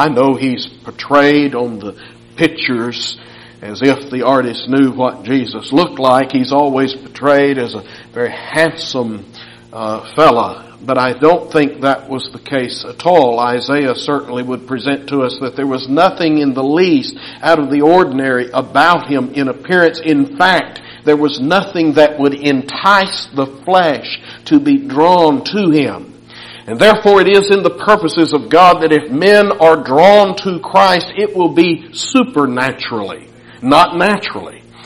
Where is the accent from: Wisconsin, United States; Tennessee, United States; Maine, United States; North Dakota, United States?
Tennessee, United States; And then we were living in Nashville. I said, I'm from Tennessee.